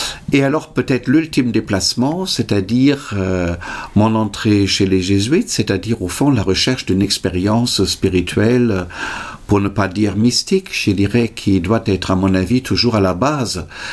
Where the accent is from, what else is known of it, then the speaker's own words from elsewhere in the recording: Germany; French is a second language; now in France; Il y a d'abord le déplacement de mon pays d'origine. Mm-hmm. De l'Allemagne vers la France, la découverte d'un autre pays.